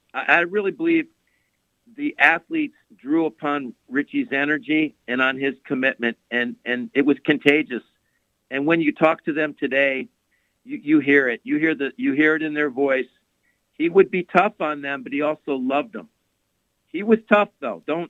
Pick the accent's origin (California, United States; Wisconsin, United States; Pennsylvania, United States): Pennsylvania, United States; Lancaster; And my father, and I'm from Lancaster, and my father, big athletics fan